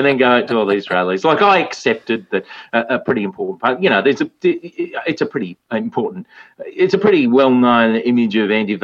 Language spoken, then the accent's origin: English; Melton, Victoria, Australia; growing up in Melton and me being a little bit of a bookworm and a nerd, I probably didn't gel too much with, like, what I saw as, like, blokey kind of Australia around me